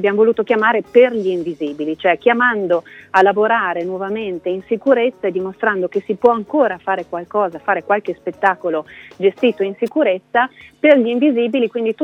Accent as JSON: {"language": "Italian", "town": "Parma", "region": "Emilia-Romagna", "country": "Italy", "tie": "born there", "said": "Io sono nata a Parma, sono parmigiana"}